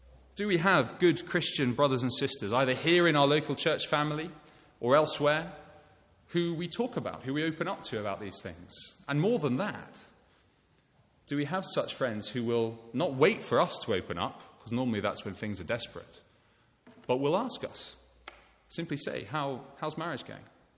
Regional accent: United Kingdom; for those of us who are British, because we're British

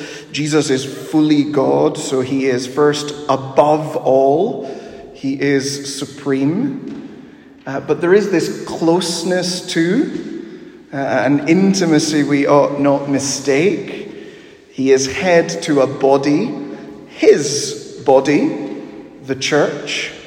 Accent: Peru; I grew up in Peru, so I instinctively think of the Pope in Rome.

